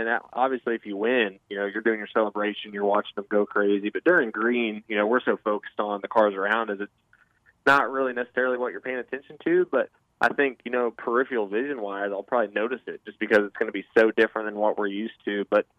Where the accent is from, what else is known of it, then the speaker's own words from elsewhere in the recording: Indiana, United States; And like you were saying, we're both from Indiana. We both grew up racing sprint cars.